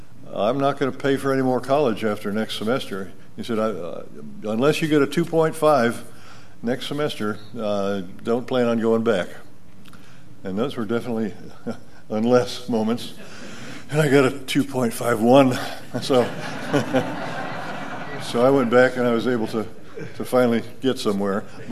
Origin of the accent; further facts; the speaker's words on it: New Jersey, United States; When I was in high school, I grew up in the East, and the school I went to was a pretty highfalutin school.